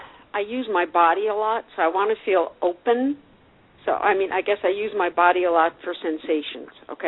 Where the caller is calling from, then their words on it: Tucson, Arizona, United States; Hi, and I'm from Tucson, Arizona.